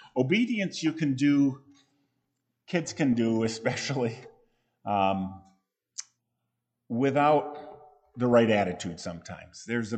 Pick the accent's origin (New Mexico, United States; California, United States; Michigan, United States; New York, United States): Michigan, United States; Grandville; I grew up in Grace Bible Church of Granville, Michigan.